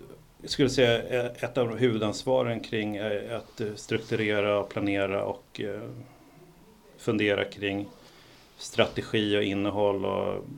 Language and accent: Swedish; Sweden; born there; Jag är född i Sverige men jag var finsk medborgare första 18 åren och har också, som många andra oss sverigefinländare, under uppväxten åkt på lov och sommarlov och liknande till hembygderna i Finland